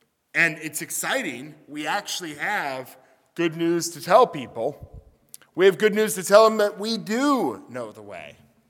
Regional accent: Midwest, United States; I grew up in America in the late 20th century, which is sort of Christian, and even better, even more righteous, I grew up in the rural Midwest, which is a lot better than growing up in, like, New York City or California.

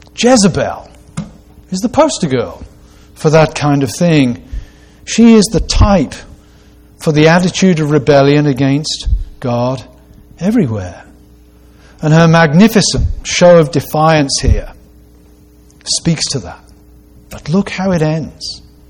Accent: England, United Kingdom; If you go to my home country of England

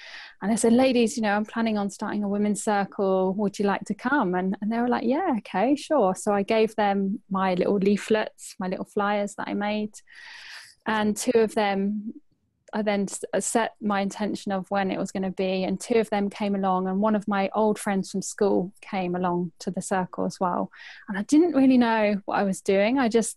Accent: Peterborough, East of England, United Kingdom; So when I came back to my hometown in Peterborough

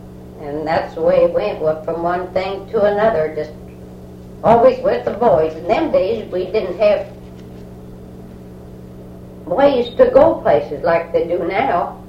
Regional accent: Manchester Township, United States; born there; Well, I was born in Manchester Township, December the 27th

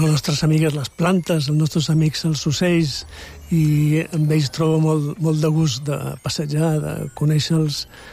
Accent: Balearic Islands, Spain; also born or lived in Barcelona; now in Mallorca, Spain; Pues som nascut a Barcelona, però he viscut sempre a Menorca. Tota la meva família és menorquina, però visc aquí a Mallorca des de fa molts anys i em considero baleàric.

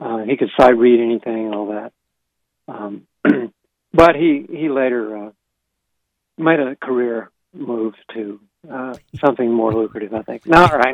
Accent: Arkansas, United States; It is the biggest blessing I could ever have, growing up in Central Arkansas

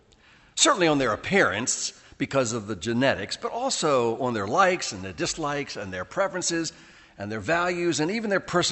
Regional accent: United States; After all, I'm an American.

